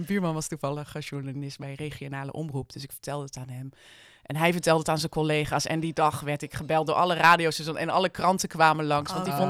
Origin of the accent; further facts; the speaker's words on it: Delft, South Holland, Netherlands; Ik moet er ook bij vertellen, ik ben ook geboren in Delft en opgegroeid in Delft.